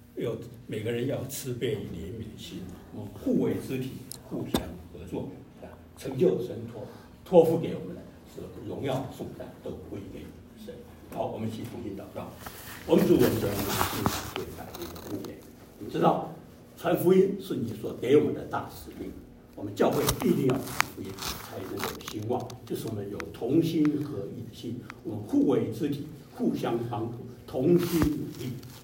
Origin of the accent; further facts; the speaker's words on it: China; 我们都知道，大家都知道，我们中国人讲嘛，家丑不可外扬